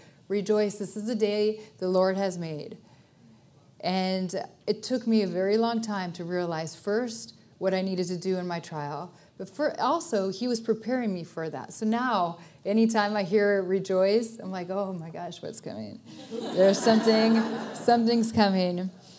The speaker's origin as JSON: {"language": "English", "region": "Colorado", "country": "United States", "said": "We're originally from Colorado, so getting to know the California area has been brand new."}